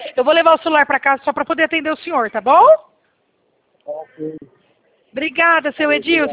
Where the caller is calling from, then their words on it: Presidente Prudente, São Paulo, Brazil; nós somos do estado de São Paulo. Presidente Prudente